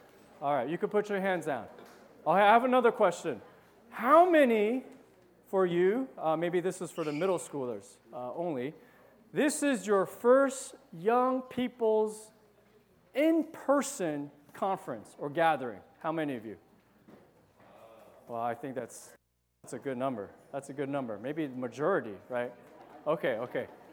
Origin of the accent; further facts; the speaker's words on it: Piscataway, New Jersey, United States; I am from Piscataway, New Jersey. Piscataway, it's a funny name. It's a name of an Indian tribe. And it's in the middle of New Jersey.